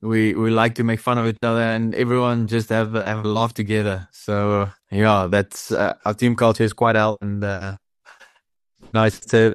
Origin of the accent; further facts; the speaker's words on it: Rustenburg, North West, South Africa; I come from Rustenburg. We live on a farm there.